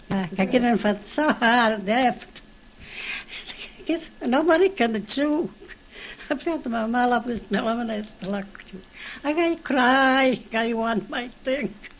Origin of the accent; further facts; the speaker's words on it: Tolve, Basilicata, Italy; sono nata a Tolf, provincia di Potenza, e sono stata cresciuta a Tolf, che fino a che sono maratetta sono stata a Tolf.